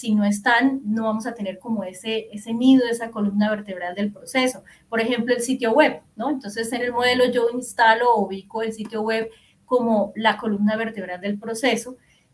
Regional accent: Norte de Santander, Colombia; Norte de Santander es un departamento acá, es como un estado, digámoslo así, en Colombia, de donde soy oriunda

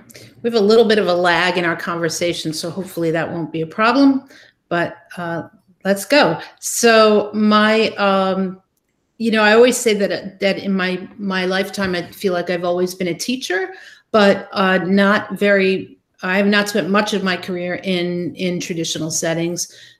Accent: Brooklyn, New York, United States; I grew up in Brooklyn, New York. So I went back home after college and had a job in Manhattan

